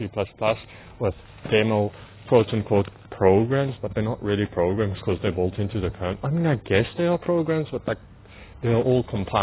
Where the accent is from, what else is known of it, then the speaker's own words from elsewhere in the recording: South Africa; accent: mixed South African English, recognizably Afrikaans; my accent I know is quite mixed, although still recognizably Afrikaans